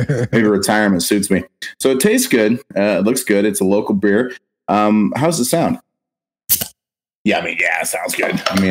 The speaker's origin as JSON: {"language": "English", "town": "Los Angeles", "region": "California", "country": "United States", "said": "I'm from Los Angeles, guys."}